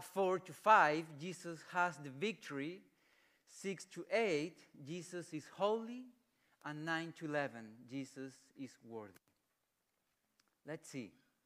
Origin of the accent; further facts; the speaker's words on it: Chile; I'm from Chile. Four children, married. I'm an intern pastor in this church.